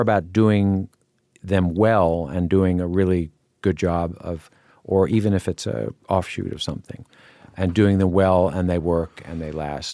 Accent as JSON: {"language": "English", "town": "New York City", "region": "New York", "country": "United States", "tie": "born or raised there", "said": "I always liked being in the outdoors, and this was this weird thing growing up in New York City."}